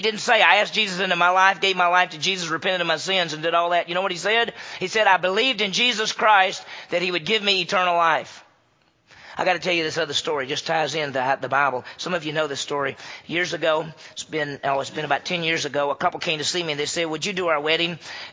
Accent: Meridian, Mississippi, United States; I remember Tommy Terrence because I grew up in Meridian, Mississippi

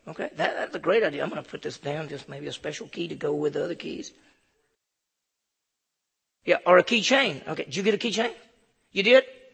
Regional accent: Mississippi, United States; When I was growing up in Mississippi, you could get a learner's permit at 14 and a half and a driver's license at 15.

